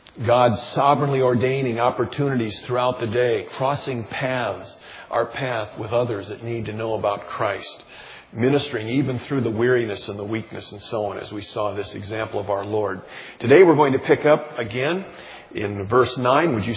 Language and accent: English; Jamestown, North Dakota, United States; Most of you know that I grew up in Jamestown, North Dakota. That's my hometown.